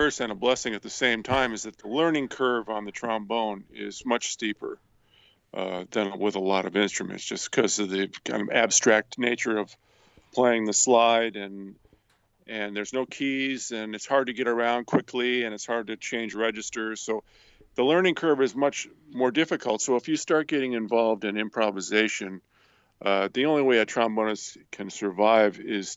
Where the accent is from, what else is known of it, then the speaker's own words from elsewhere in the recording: Cleveland, Ohio, United States; Well, I grew up outside of Cleveland, Ohio, in the suburbs of Cleveland, Ohio